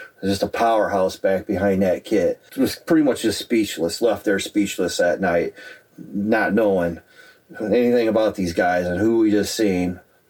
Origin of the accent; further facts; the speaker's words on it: Wellington, Ohio, United States; I am from Wellington, Ohio, which is roughly 40 minutes southwest of Cleveland.